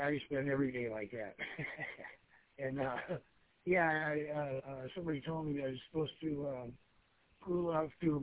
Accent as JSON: {"language": "English", "town": "Roseville", "region": "Michigan", "country": "United States", "tie": "born or raised there", "lives_now": "West Bloomfield, United States", "said": "But I grew up in Roseville. I lived there twice, actually."}